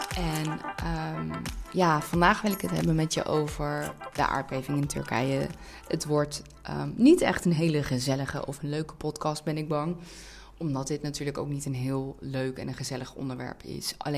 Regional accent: Netherlands; born there; Mijn ouders zijn allebei Turks, zijn allebei geboren en getogen in Turkije. Ik heb heel erg veel met het land. Ik kom er zelf dan niet vandaan, als in ik ben hier in Nederland geboren, maar ik ben wel Turks opgevoed. Ik spreek de Turkse taal vloeiend.

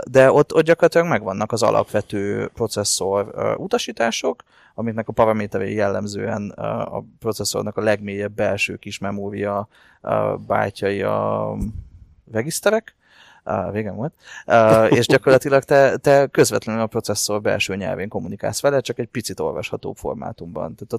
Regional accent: Romania; Én Romániában nőttem fel.

